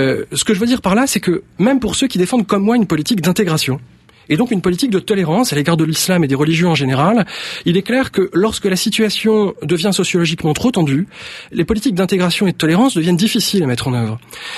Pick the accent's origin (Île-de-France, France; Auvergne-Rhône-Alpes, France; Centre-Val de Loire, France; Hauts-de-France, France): Hauts-de-France, France; Lille; Je suis originaire de Lille, et à Lille